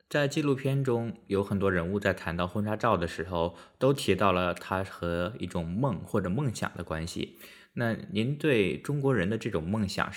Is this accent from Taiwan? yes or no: no; Australia; moved away as an adult; now in London, United Kingdom; 我是澳洲人